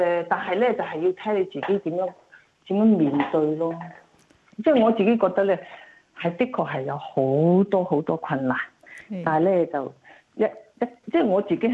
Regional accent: China; 但我哋中國人啊

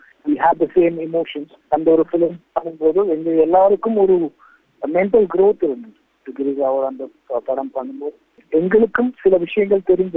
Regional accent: Chennai, Tamil Nadu, India; சென்னையில பிறந்து வளர்ந்தேன்.

